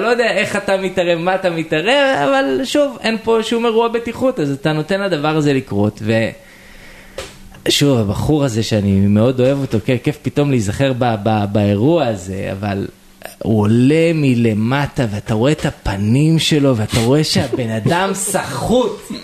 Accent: Jerusalem, Jerusalem District, Israel; שגם אני ירושלמי

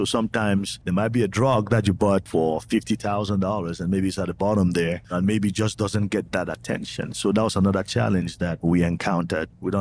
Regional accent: Cameroon; I'm originally from Cameroon.

